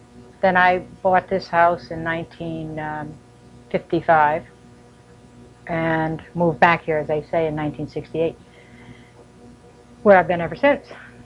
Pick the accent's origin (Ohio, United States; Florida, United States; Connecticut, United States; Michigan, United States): Connecticut, United States; Lakeville; also born or lived in Salisbury; I was born in Salisbury up the end of Mountain Road, so I am a true raggy. I spent much of my early years till the fifth grade, I think, in Lakeville. So I lived there in Lakeville